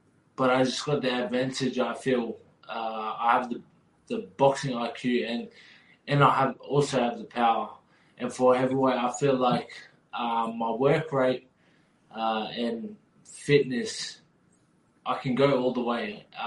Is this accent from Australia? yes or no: yes; Australia; I was born and raised in Australia